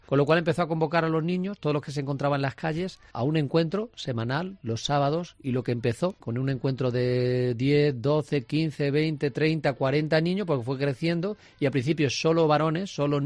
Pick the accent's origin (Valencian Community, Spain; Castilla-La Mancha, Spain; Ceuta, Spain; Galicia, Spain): Castilla-La Mancha, Spain; Herencia; he estado en mi pueblo, en Herencia, a los cuales le mando un saludo a todos los herencianos. Y bueno, es siempre una satisfacción volver uno a su pueblo y a sus raíces.